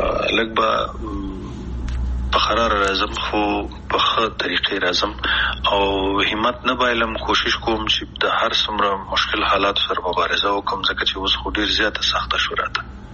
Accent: Afghanistan; مونږ کوم افغانان یو چې خپل خپې وهو کنه، مونږ کوم پښتانه او پتیالي او نومیالي یو

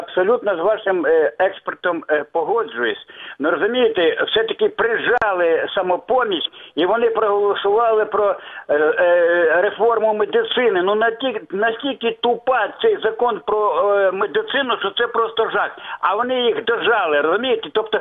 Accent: Lviv, Lviv Oblast, Ukraine; А я як львів'янин розумію

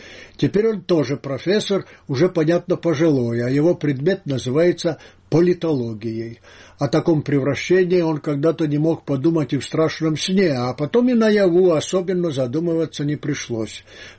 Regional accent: Donbas, Ukraine; Я выросла на Донбассе, поэтому имею право сказать то, что скажу. Донбасс – родная мне земля.

